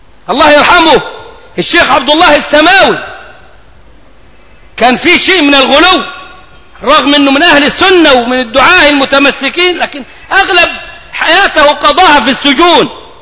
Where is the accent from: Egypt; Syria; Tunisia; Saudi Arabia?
Egypt; ده مفتاح كلامنا كمصريين